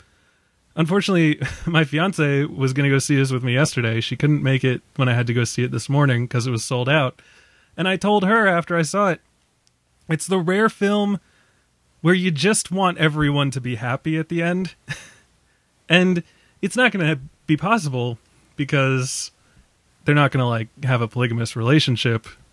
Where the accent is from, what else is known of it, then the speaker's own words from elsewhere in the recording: Ireland; I'm from Ireland.